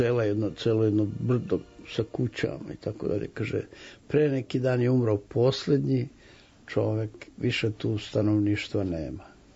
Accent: Gornji Ljubiš, Šumadija and Western Serbia, Serbia; Dakle, ja sam iz Gornjeg Ljubiša. Sad se događa nešto čudnovato sa mojim rodnim selom.

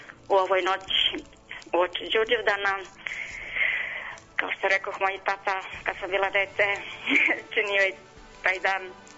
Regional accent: Dalmatia, Croatia; moved away; pošto sam došla iz Krajine, iz Dalmacije, bila sam kao dete mnogo srećna

